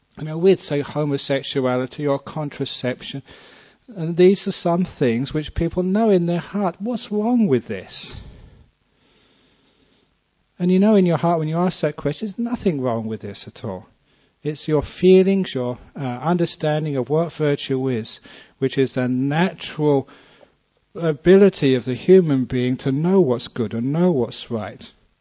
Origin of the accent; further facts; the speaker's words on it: Acton, London, United Kingdom; born there; I was born in Acton